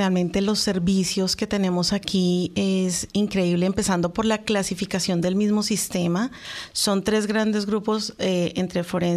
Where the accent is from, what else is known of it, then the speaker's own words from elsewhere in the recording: Colombia; yo soy colombiana, vea, colombianísima. O sea, yo de verdad soy muy orgullosa de ser colombiana, de ser latina